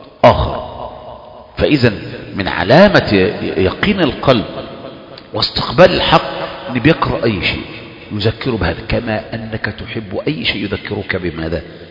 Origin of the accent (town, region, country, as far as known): Egypt